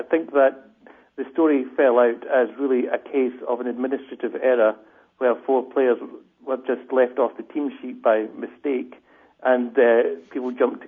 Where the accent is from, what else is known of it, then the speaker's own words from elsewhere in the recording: Scotland, United Kingdom; now in London, United Kingdom; I'm not Korean or North Korean. I'm Scottish, working in London.